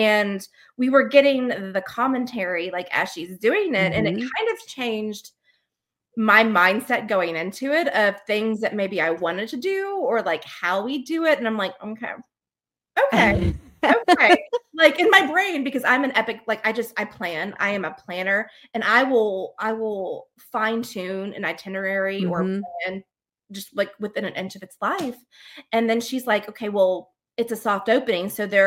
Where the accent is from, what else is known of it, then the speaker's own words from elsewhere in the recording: the South, United States; accent: Southern; And I think my Southern accent won her over, like throwing a couple, like, y'all, and like, whatever.